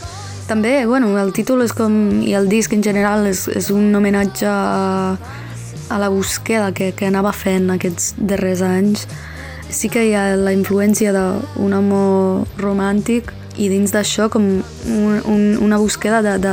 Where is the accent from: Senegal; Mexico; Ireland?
Ireland; Catalan is a second language; moved away as an adult; now in Barcelona, Spain; Sóc irlandesa i la part … és com una part de mi que no coneixia molt, que vaig descobrir bastant tard a la vida.